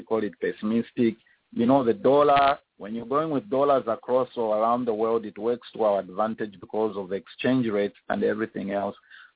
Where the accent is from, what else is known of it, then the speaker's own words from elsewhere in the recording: Zambia; accent: Zambian; I'm sure you can get the words with my wonderful Zambian accent.